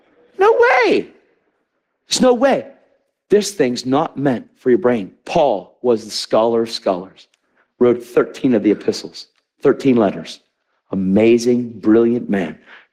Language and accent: English; Pennsylvania, United States; Where are you from? I'm from Pennsylvania. Where's that? East coast of America.